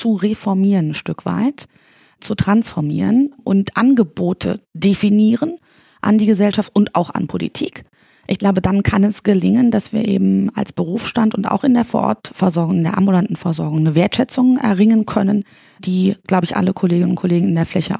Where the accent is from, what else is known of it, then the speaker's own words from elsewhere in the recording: East Germany, Germany; Ich definiere mich als Berlinerin. Aber ich komme aus dem Osten und ich komme auch gern aus dem Osten, das muss ich so sagen. Ich war klein, als dann mein Geburtsland nicht mehr existierte, ja, muss man auch klar sagen. Also 83 geboren